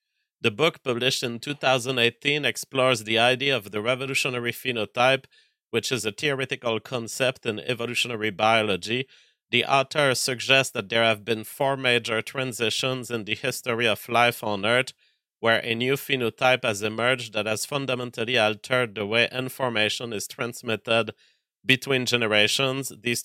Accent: Canada; I don't know if I'm being discriminated against by OpenAI because I'm a Canadian or because I'm white.

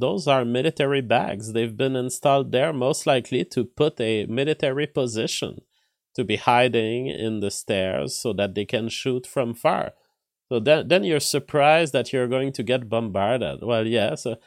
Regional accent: Quebec, Canada; also born or lived in Montreal; I am from Quebec originally. I lived in Quebec, Montreal during my biology studies.

